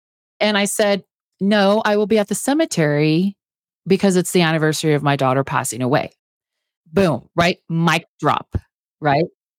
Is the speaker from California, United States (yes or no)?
no; Texas, United States; I grew up in Texas, so I can tell you it's really hot.